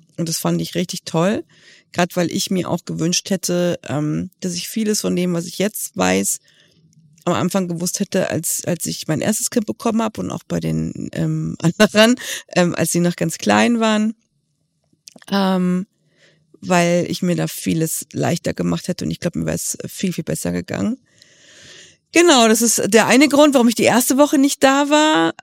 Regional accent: Cologne, North Rhine-Westphalia, Germany; fast eine ganze Woche weg von zu Hause, in Kölle, meiner alten Heimat

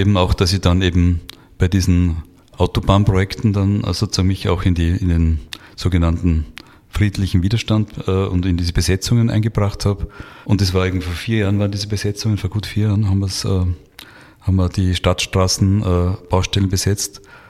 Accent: Austria; als Österreicher, Österreicherin

